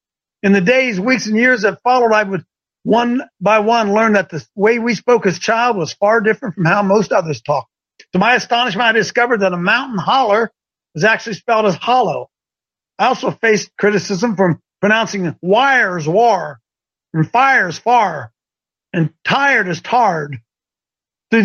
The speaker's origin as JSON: {"language": "English", "region": "Appalachia", "country": "United States", "tie": "born or raised there", "said": "I grew up in Appalachia, and Appalachia was all I knew."}